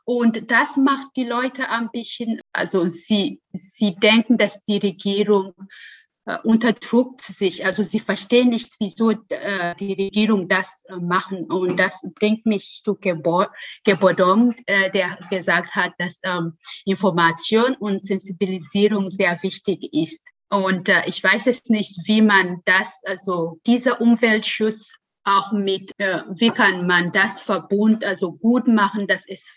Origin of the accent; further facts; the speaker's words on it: Uganda; German is a second language; Also ich komme auch aus Uganda und das ist von also Subsahara